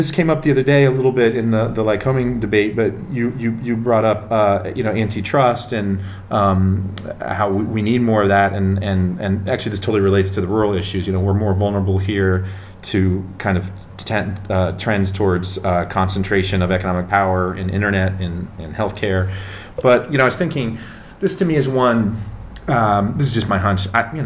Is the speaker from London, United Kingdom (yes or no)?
no; North East England, United Kingdom; accent: Geordie; Yeah, I'm Geordie.